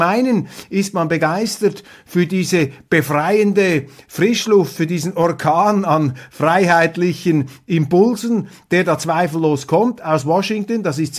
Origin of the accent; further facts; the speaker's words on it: Switzerland; wo wir als Schweizer ja nur dem lieben Gott danken können, dass das bei uns noch nicht passiert ist.